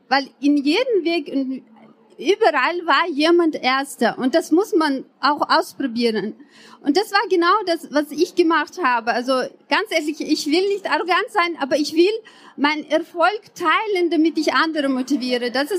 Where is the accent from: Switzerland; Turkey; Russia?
Russia; Chechnya; now in Austria; Ich bin in Tschetschenien aufgewachsen und als ich 7 war, war erster Krieg und als ich 14 war, war zweiter Krieg in meinem Land